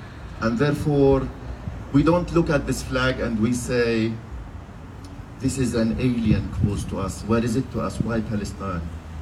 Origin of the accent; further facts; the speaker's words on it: Australia; We see it as the embodiment of our ethics, our very ethics as Australian people, as our very ethics, like what our grandfathers and our fathers did in the 70s and 60s. And this is the extension of the code of ethics that we are proud of when we call ourselves Australians.